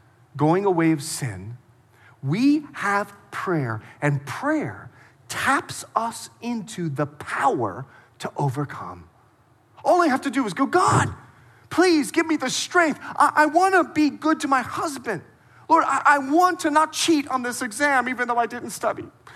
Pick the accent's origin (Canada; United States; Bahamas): Bahamas; I'm a Bahamian, right? I'm from the Bahamas.